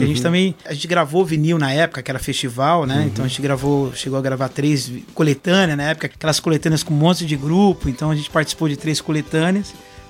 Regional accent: São Paulo, Brazil; a gente vem da periferia de São Paulo, que foi considerado um dos bairros mais violentos do mundo na época. A gente cresceu nesse lugar.

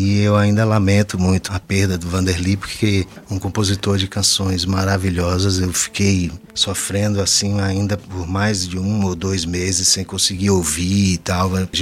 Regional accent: Bahia, Brazil; accent: Bahian; Eu não perdi o sotaque porque eu faço um trabalho de manutenção do sotaque, que é com cuscuz, que a gente sempre recebe os amigos em casa. Já é muito tempo, né? Hoje é na minha casa, mas já foi na casa de vários dos baianos que moram aqui

